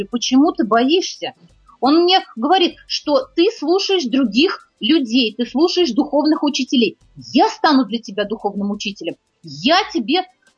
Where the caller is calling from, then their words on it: Sweden; Я из Швеции